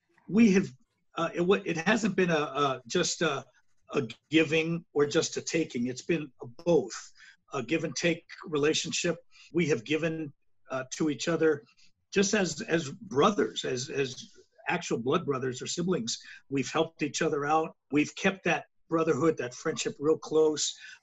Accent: Brooklyn, New York, United States; I remember coming from my hometown of Brooklyn, New York to Los Angeles

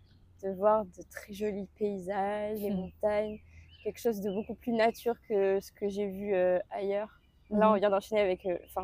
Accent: Clermont-Ferrand, Auvergne-Rhône-Alpes, France; j'ai 27 ans, je suis originaire de Clermont-Ferrand, dans le Puy-de-Dôme

